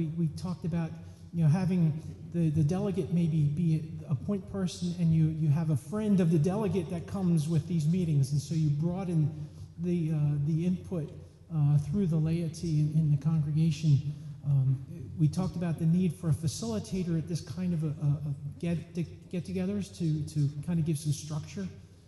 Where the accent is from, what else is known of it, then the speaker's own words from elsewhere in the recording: Finland; from Finland.